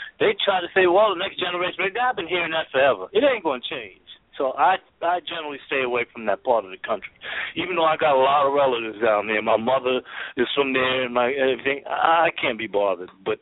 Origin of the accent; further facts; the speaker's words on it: New York, United States; born there; But I know I'm a diehard Yankee, you know. What can I say? I was born in New York and that's what molded me.